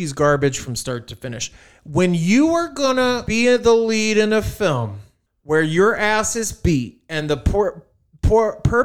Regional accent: South Carolina, United States; Well, they got married in my home state, girl.

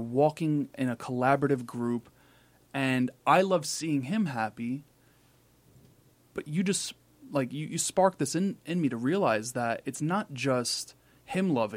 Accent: Queens, New York, United States; listen, I'm born and raised in Queens. You know, like it's hustle bustle, 10 minutes from the city

